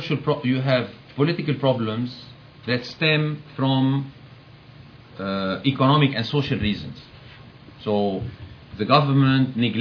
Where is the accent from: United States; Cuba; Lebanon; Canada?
Lebanon; when I grew up in Lebanon, we used to have a lot of comedy shows.